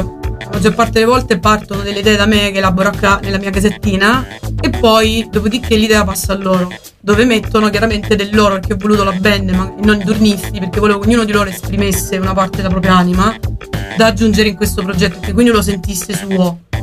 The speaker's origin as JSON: {"language": "Italian", "region": "Apulia", "country": "Italy", "said": "Io sono salentina"}